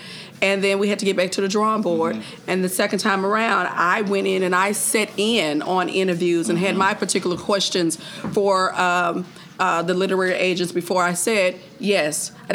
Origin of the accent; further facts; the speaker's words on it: Memphis, Tennessee, United States; Are just, I'm from Memphis, Tennessee, honey.